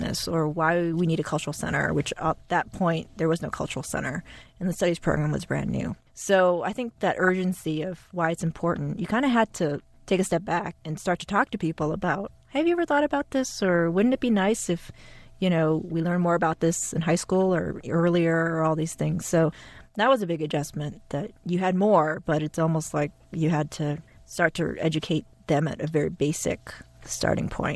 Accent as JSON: {"language": "English", "region": "Midwest", "country": "United States", "said": "I knew it was in the Midwest. I'm from the Midwest. I like college towns."}